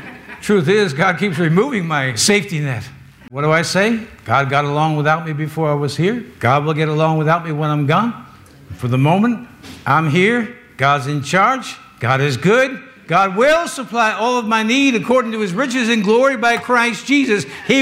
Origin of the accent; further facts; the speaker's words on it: New York City, New York, United States; As you know, I'm a New Yorker. I grew up in New York City, not New York State.